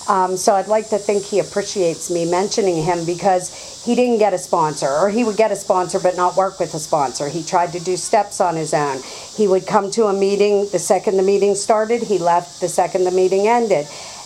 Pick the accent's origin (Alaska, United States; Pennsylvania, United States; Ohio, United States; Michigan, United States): Pennsylvania, United States; Pittsburgh; and I come from North Pittsburgh, Pennsylvania.